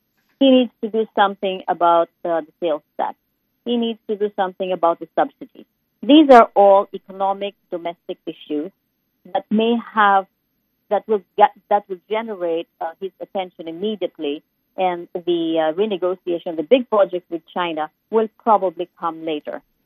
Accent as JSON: {"language": "English", "country": "Philippines", "lives_now": "Singapore", "said": "but also in the Philippines, I'm a Filipino"}